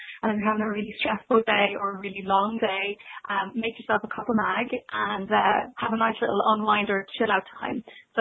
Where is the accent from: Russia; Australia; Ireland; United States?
Ireland; Galway, Connacht; I'm actually from Galway originally. Lived away for a long time and then moved back.